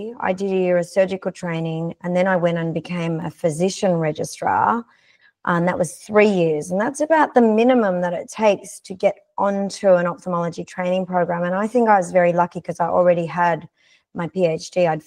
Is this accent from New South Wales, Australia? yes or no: yes; Sydney, New South Wales, Australia; my hometown, from Sydney.